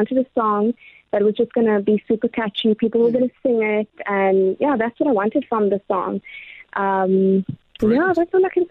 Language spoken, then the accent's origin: English; Mthatha, Eastern Cape, South Africa; born there; now in Port Elizabeth, South Africa; Yes, so I was born in Mthatha, actually, at St. Mary's Hospital.